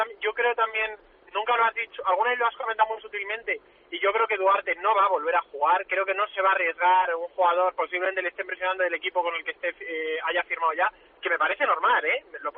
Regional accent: Madrid, Community of Madrid, Spain; born there; yo nací en Madrid, nunca he vivido en Barcelona, y soy del español

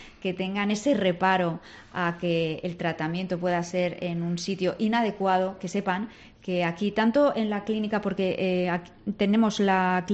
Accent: Madrid, Community of Madrid, Spain; somos muchos los madrileños, que cada vez somos más.

